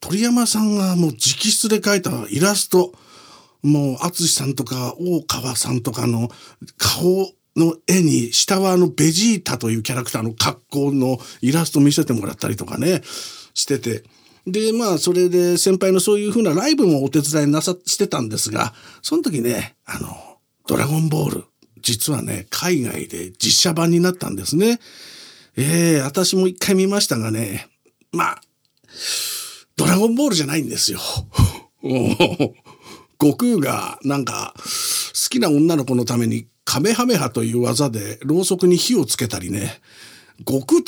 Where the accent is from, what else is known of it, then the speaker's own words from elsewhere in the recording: Nihonmatsu, Fukushima, Japan; 私は福島県の二本松出身でね、田舎者なんで、たまに自然に触れないとね、体が持たないんですよ。